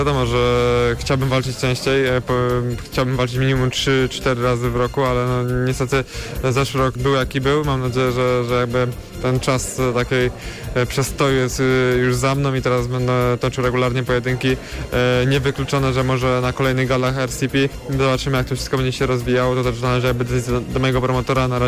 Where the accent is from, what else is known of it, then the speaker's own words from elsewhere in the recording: Konin, Greater Poland Voivodeship, Poland; now in Poznań, Poland; Urodziłem się w Koninie, wychowałem się w Koninie, ale od długiego czasu mieszkam już w Poznaniu, więc tutaj też się czuję jak w domu